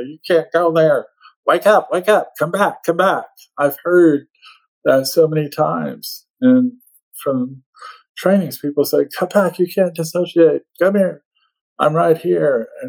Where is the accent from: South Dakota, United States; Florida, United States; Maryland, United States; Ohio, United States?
Florida, United States; born there; I guess I could say I was born in Florida.